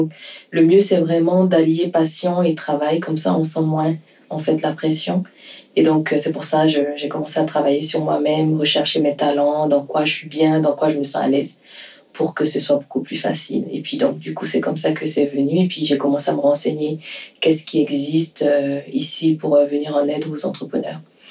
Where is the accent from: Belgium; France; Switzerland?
France; Île-de-France; also born or lived in Côte d'Ivoire / Nancy; je suis née en région parisienne, en France, et puis j'ai passé une partie de mon enfance en Côte d'Ivoire, et puis je suis revenue en France, donc à Nancy, où j'ai étudié